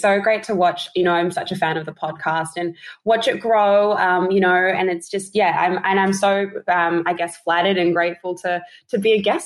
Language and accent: English; Adelaide, South Australia, Australia; I, you know, had moved to Sydney, was living in Sydney. I'm originally from Adelaide.